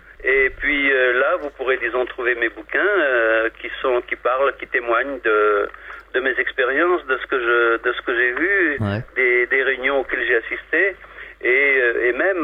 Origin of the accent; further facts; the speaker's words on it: France; Et je crois bien que chez nous, en France, ça concerne une grande, grande partie de la population.